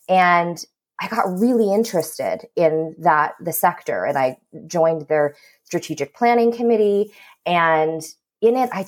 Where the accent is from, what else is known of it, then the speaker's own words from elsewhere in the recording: Listowel, Ontario, Canada; I grew up in Listowel. I'm the youngest of four kids. My parents immigrated here in the 70s.